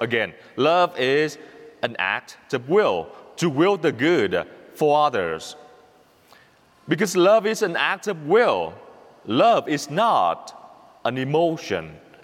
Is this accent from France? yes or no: no; Vietnam; accent: Vietnamese; English is a second language; have a Vietnamese accent and then no American accent, obviously, but I have a radio accent. Because I learned English from the radio, so that's normal, right?